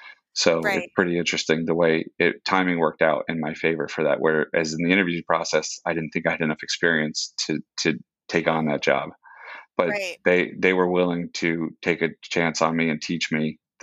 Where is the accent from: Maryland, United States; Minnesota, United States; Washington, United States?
Maryland, United States; Annapolis; also born or lived in Outer Banks, North Carolina; I grew up on the Chesapeake Bay and grew up a little bit in North Carolina in the Outer Banks. My dad was a Secret Service agent, so that's why we lived in Annapolis and lived on the Chesapeake Bay